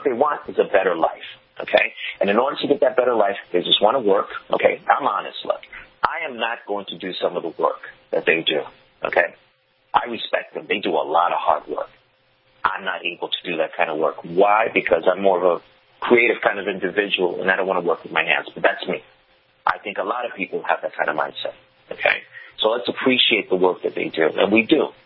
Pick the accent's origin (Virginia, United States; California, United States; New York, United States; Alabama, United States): New York, United States; Look, I'm a New Yorker. At the end of the day, I'm a New Yorker. I'm never going to escape that.